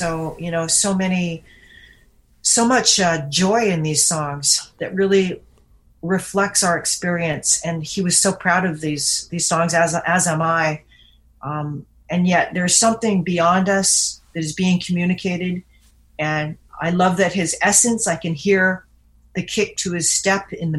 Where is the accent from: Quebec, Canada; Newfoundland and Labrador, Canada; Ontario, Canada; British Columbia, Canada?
British Columbia, Canada; Vancouver; They were there when I was growing up in Vancouver.